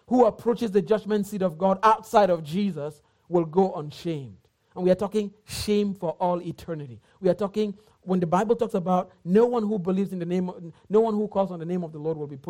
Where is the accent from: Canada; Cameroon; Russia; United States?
Cameroon; English is a second language; I come from Cameroon.